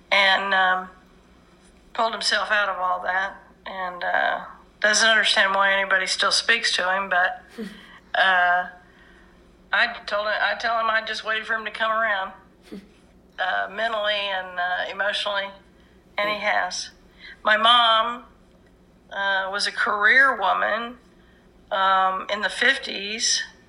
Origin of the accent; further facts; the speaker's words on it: Houston, Texas, United States; also born or lived in Ohio; I was born in Ohio, but at 5, when my mother divorced my father, we moved to Houston. And so I spent from 5 years till 17 in Houston, Texas.